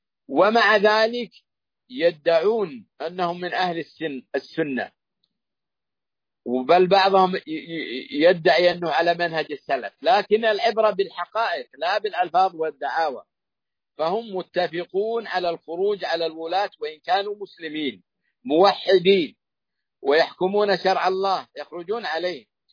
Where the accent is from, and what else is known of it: Saudi Arabia